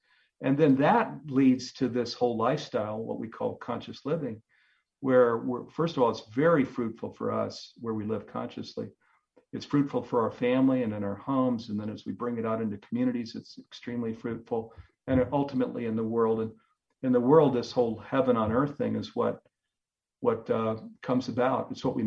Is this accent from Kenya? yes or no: no; California, United States; You know, I come from Silicon Valley.